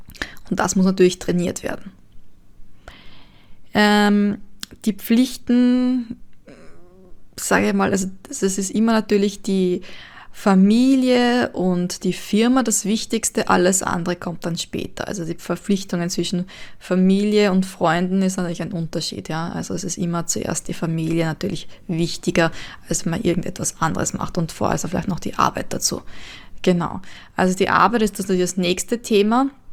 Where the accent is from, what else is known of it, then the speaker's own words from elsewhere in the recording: Austria; bei uns in Österreich